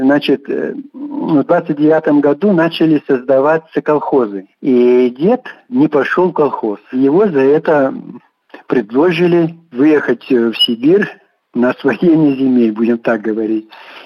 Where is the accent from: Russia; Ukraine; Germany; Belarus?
Belarus; Kozulichi, Mogilev Region; Да, я родился в Беларуси, в деревне Козулич Кировского района Могилевской области. Это недалеко от города Бобруйская деревушка расположена наша. В семье колхозника, как и раньше писали и говорили.